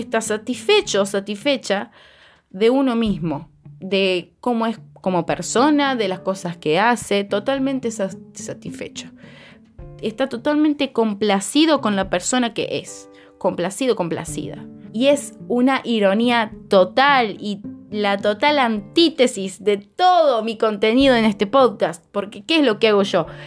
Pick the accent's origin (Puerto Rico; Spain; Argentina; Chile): Argentina; Córdoba; porque ya que estoy en Córdoba, soy cordobesa